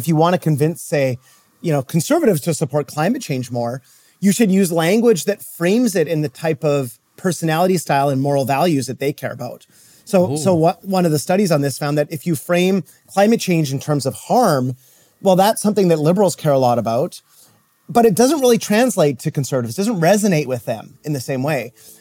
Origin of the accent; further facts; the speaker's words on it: Canada; Whereas let's say like I'm actually from Canada.